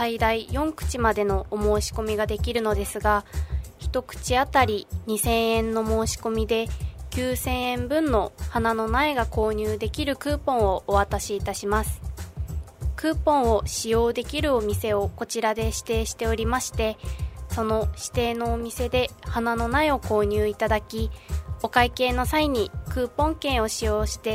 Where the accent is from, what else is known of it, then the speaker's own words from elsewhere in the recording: Yahaba, Iwate, Japan; now in Ninohe, Japan; 出身は矢巾町です。